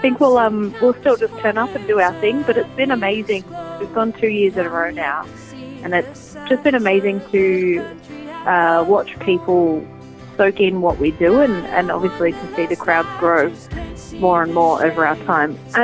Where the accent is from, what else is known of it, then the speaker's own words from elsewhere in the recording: Melbourne, Victoria, Australia; We are from Melbourne, so